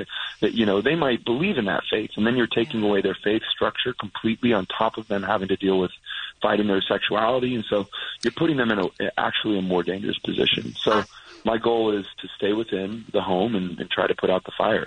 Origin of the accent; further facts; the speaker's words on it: Las Vegas, Nevada, United States; And I was raised, so I was raised in Las Vegas. That's my hometown, but I did go to school in Utah, BYU